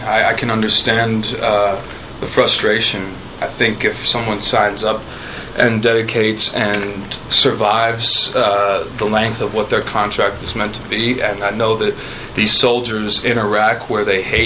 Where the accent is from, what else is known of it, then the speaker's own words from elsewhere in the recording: Northeast, United States; I had further to go because I'm East Coast, Northeast Coast